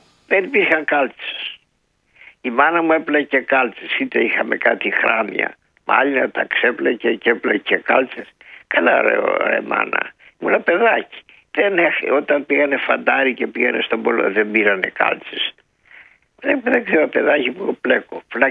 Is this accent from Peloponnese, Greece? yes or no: yes; Peloponnese, Greece; Από τη Λακωνία.